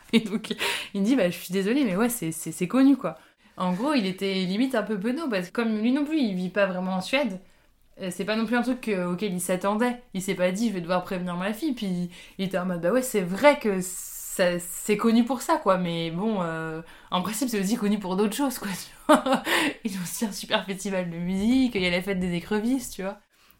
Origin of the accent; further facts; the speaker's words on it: Paris, Île-de-France, France; moi je viens de Paris, enfin à l'époque j'habitais déjà je crois à Barbès